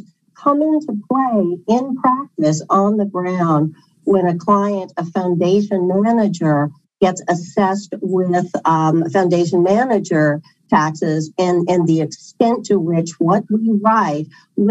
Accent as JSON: {"language": "English", "region": "Pacific Northwest", "country": "United States", "lives_now": "Seattle, United States", "said": "I'm from the Northwest. I'm based in Seattle."}